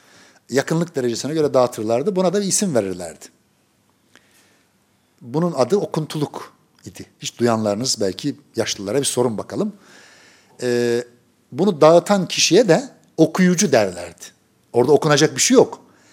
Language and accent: Turkish; Kozan, Adana, Turkey; Adana Kozanlıyız. Bizim oralarda eskiden davetiyeleri bastırmak köylerde, kasabalarda ne mümkün?